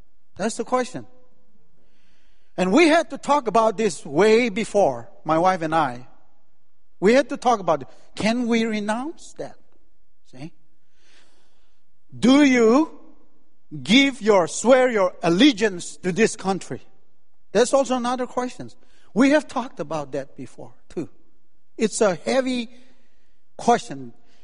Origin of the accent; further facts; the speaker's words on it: Northeast India, India; English is a second language; now in United States; I came from Manipur, Nagaland in the northeast of India. I migrated here and migrated to this country.